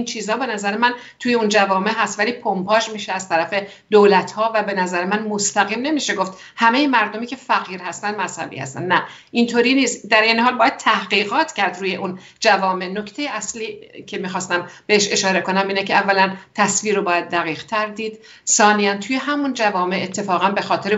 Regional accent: Iran; همین الان من و شما که از ایران هستیم و دقیقا میدونیم چه خبره در ایران

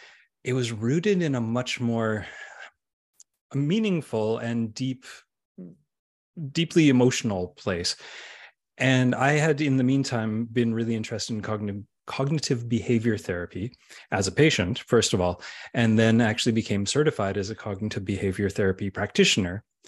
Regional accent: Western Canada, Canada; accent: Canadian; I've got the most boring of Canadian accents. I'm from like the middle western part of Canada, so we are the most boring accented people in the world. So I'm one of those people that grew up in the 70s. So I was born in 1971.

